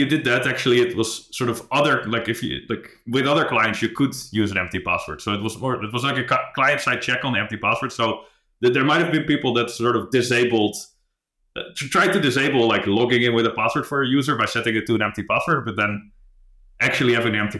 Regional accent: Netherlands; So, I grew up in a town in the Netherlands, and then I went to university in Amsterdam.

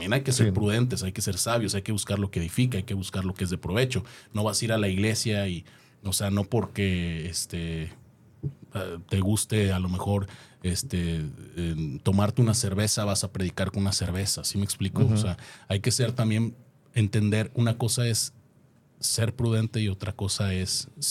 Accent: Mexico; moved away; venimos de un país donde la religión es parte casi de la cultura, o sea, para algunos de nosotros es como naces mexicano diagonal católico

